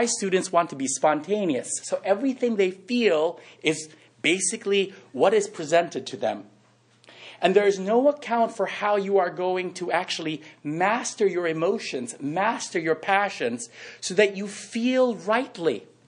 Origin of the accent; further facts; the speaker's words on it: Philippines; I grew up in the Philippines, and in Asia, academic excellence was elevated to one of the greatest goods you could have.